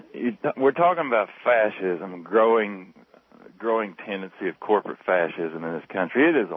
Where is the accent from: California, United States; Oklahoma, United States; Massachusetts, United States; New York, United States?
Oklahoma, United States; I'm from Oklahoma. The oil and gas people control this state.